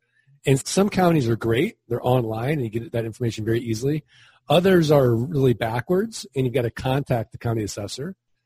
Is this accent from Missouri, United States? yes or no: yes; St. Louis, Missouri, United States; I'm from St. Louis, Missouri. I'm from the show me state.